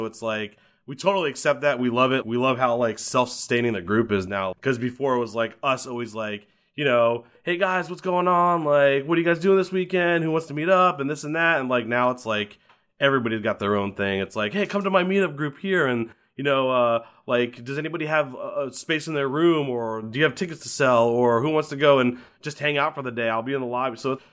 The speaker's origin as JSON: {"language": "English", "region": "Maryland", "country": "United States", "tie": "born or raised there", "said": "So I am from Maryland, right outside of Washington, D.C. I've lived there my whole life."}